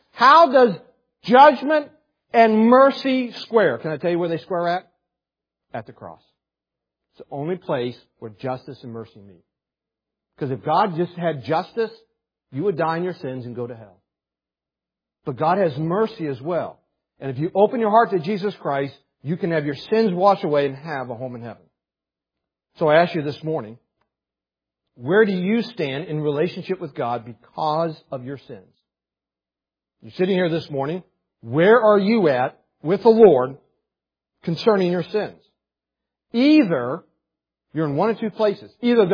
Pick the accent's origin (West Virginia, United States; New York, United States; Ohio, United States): West Virginia, United States; Morgantown; Now that's my hometown, but I never lived in Morgantown. I lived all around, hollers all around it.